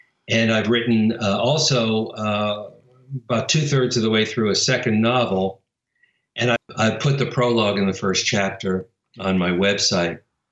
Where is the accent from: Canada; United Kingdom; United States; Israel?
United States; New York; I am a New Yorker.